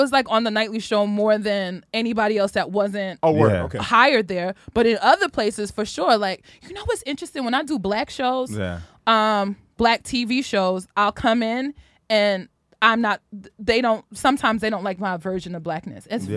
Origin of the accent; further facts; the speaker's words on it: Brooklyn, New York, United States; So it's a weird thing because I speak like this. I'm from Brooklyn, and they don't understand.